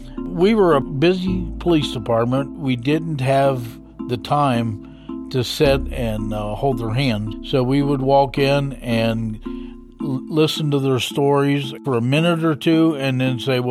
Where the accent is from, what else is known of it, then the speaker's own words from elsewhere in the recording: Covington, Kentucky, United States; I'm from Covington, Kentucky.